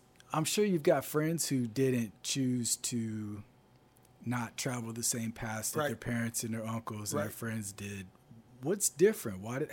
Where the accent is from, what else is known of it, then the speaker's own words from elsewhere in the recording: California, United States; also born or lived in Gulfport, Mississippi; Originally from California.